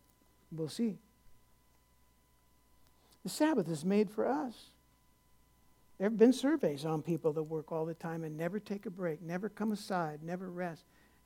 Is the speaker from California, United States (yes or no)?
yes; California, United States; When I was growing up in California, growing up as a kid.